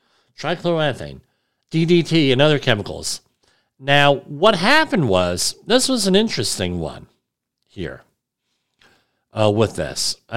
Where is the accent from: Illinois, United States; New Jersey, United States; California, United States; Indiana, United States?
New Jersey, United States; This one I'm familiar with, Atlantic Resources. That's right in my, almost my hometown.